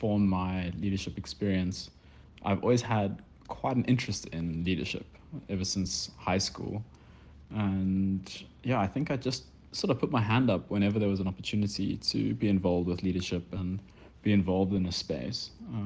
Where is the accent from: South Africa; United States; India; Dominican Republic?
South Africa; Cape Town, Western Cape; yeah, I grew up in Cape Town. Cape Town is home for me. We live in Musenberg, myself in Chamonix.